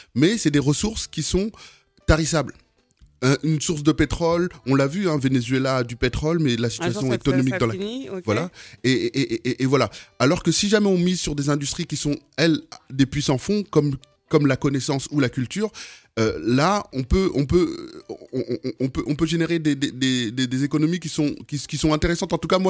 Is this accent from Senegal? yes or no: yes; Senegal; En tout cas, voilà, moi je suis sénégalais